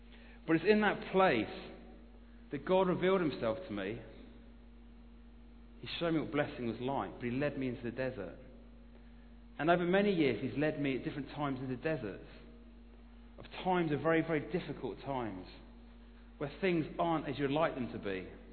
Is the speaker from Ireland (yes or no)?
no; Chorleywood, East of England, United Kingdom; Growing up in Chorleywood